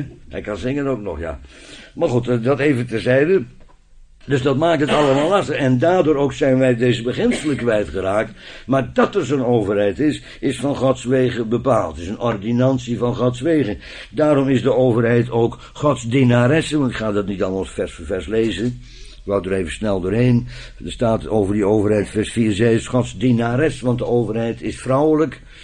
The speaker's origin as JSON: {"language": "Dutch", "country": "Netherlands", "said": "wij zijn van Duits en bloed, zoals u weet. Maar we zijn Nederlanders, naar het schijnt. Of Friese, al nagelang uw voorkeur."}